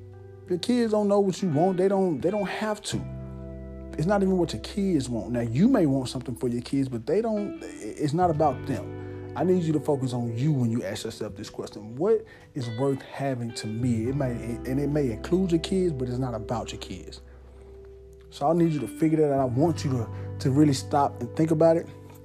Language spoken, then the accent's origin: English; Somerville, Tennessee, United States; I want to start in my hometown of Somerville, and I want to move.